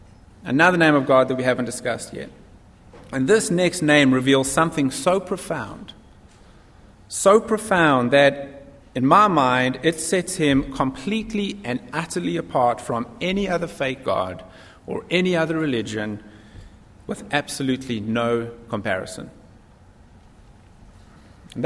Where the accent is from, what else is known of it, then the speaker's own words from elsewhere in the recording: South Africa; moved away; when my siblings and I were growing up in South Africa, public schools did things a little bit differently than they do things here.